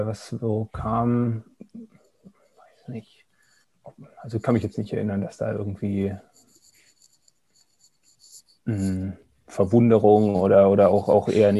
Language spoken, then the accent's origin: German; Augsburg, Bavaria, Germany; bei mir in Augsburg, wo ich herkomme.